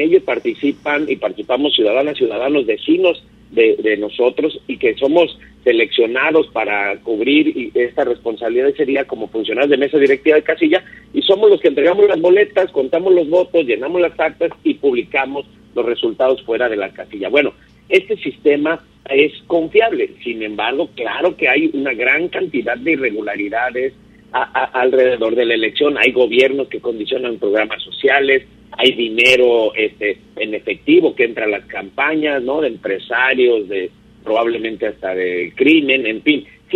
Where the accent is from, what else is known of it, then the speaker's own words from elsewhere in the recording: Mexico; este sistema que nos hemos dado como sociedad mexicana